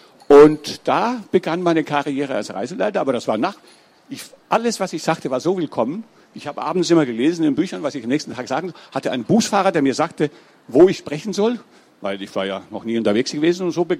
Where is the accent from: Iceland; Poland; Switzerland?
Iceland; German is a second language; ich bin ja immer noch ziemlich fit und gar nicht so uralt. Aber habe Island erlebt als einen primitiven Bauernstadt. Jetzt hat sich das völlig gewandelt. Also mein Heimatdorf ist jetzt eine ganz lebhafte Metropole geworden.